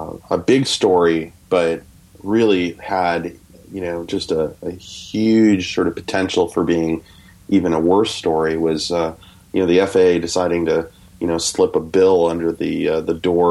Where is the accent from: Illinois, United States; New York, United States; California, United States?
Illinois, United States; Chicago; I'm from Chicago, and Chicago's a place where, you know, anything is possible if the envelope is thick enough.